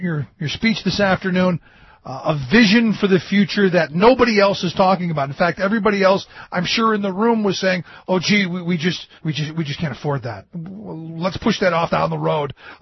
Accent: Cleveland, Ohio, United States; where I grew up in Cleveland, you could take the rapid transit down into the city from just about anywhere around the city.

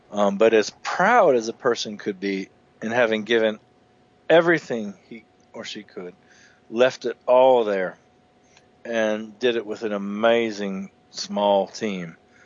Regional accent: Minneapolis, Minnesota, United States; the congressman in my hometown, you know, where I grew up in Minneapolis.

